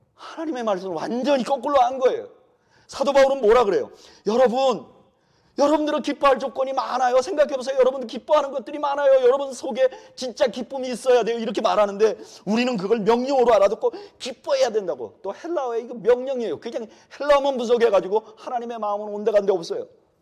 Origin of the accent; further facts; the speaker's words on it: South Korea; 특히 한국에서 자란 우리는 지독한 경쟁력 속에서 살아왔어요.